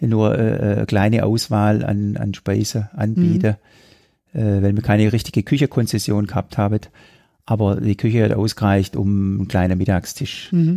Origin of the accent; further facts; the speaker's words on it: Esslingen, Baden-Württemberg, Germany; Ich bin aufgewachsen auf dem Hägensberg. Mhm. Und bin dann, ich habe ein paar Jahre in einer Wohngemeinschaft gewohnt, in der Innenstadt vorne an der Entengrabenstraße.